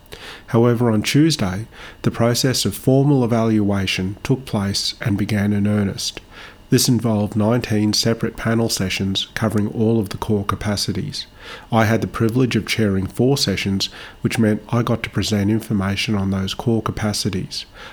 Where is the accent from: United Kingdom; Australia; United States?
Australia; As an Australian public servant and a member of the senior executive service